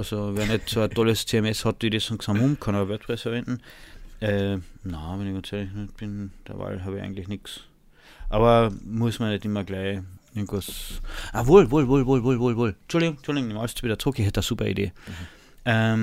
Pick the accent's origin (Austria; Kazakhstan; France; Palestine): Austria; Klagenfurt, Carinthia; Ja, als Klagenfurter ist man natürlich KC-Fan.